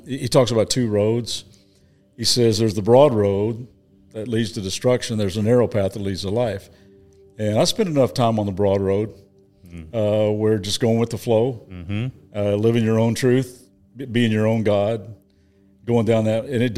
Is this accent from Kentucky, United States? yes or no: yes; Lexington, Kentucky, United States; Yeah, so I grew up in Lexington, Kentucky.